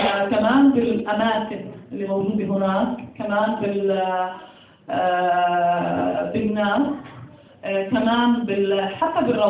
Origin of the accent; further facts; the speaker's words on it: Acre, Northern District, Israel; أنا بنت عكا